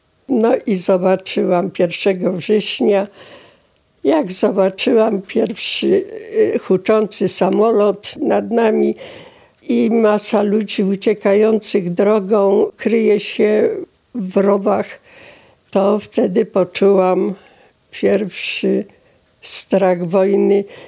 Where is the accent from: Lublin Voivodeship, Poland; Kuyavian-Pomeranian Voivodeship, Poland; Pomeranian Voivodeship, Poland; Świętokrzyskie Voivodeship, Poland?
Świętokrzyskie Voivodeship, Poland; Przyłęk; Podczas wojny mieszkałam w Przyłęku. Wówczas to był Poczta Secemin, powiat Włoszczowa, województwo kieleckie. Mieszkałam w takim małym domku z rodzicami